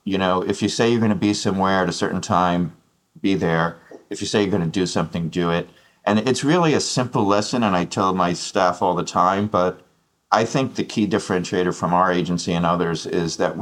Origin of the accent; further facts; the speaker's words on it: New York, United States; driving age in where I grew up in New York was 16